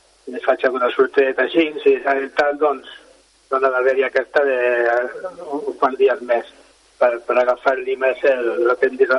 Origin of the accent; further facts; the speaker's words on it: Extremadura, Spain; now in Sabadell, Spain; el meu repte és anar al meu poble, que és Extremadura